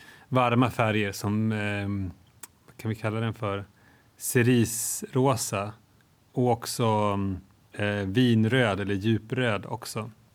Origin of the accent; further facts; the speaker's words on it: Sandviken, Gävleborg County, Sweden; Jag har också varit hemma där jag är uppvuxen i Sandviken.